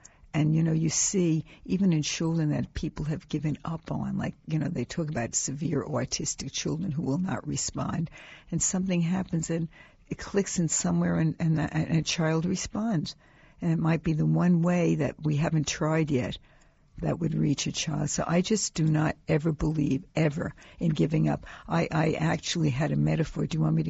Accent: New York, United States; I come from New York and we had the New York State Regents

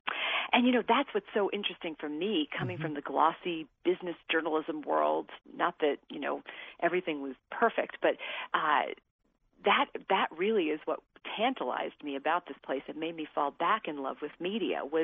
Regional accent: New York, United States; it reminded me of when I was a kid growing up in New York and there were just three TV stations

